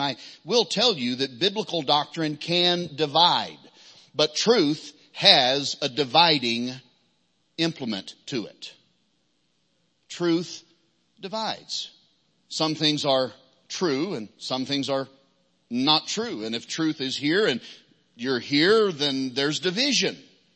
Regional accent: Arkansas, United States; were written either about where I grew up in Arkansas or where we were pastoring in southern Missouri.

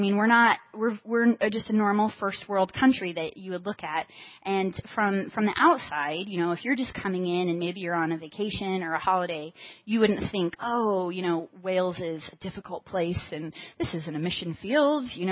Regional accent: South Africa; now in United Kingdom; I grew up in South Africa, and my missional context was African. And so to move to the United Kingdom

